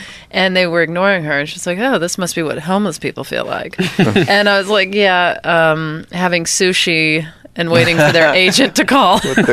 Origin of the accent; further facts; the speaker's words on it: Pass Christian, Mississippi, United States; Past Christian, Mississippi.